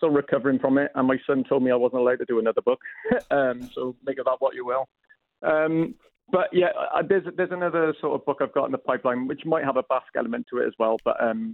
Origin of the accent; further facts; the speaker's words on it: Newport, Wales, United Kingdom; I'm from Newport. I live in a village called Cullion